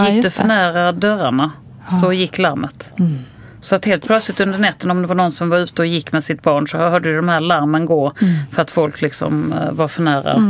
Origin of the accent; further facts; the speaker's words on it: Sweden; eftersom vi har fött de andra sen hemma i Sverige där det har varit helt annorlunda.